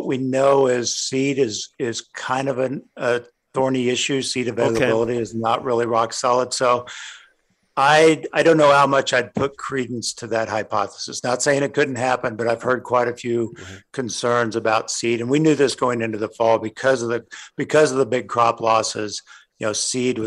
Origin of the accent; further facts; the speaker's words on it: Montana, United States; my home state of Montana